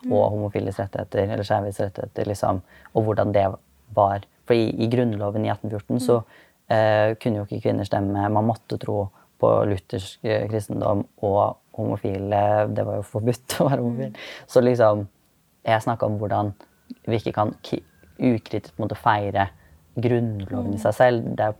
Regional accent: Tønsberg, Vestfold, Norway; det var sånn arrangement i Tønsberg der vi er fra

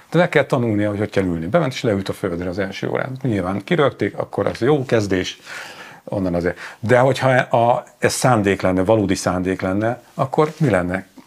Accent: Borsod-Abaúj-Zemplén, Hungary; Éltem velük együtt, borsodi gyerek vagyok, az Empléni, de borsodi gyerek vagyok

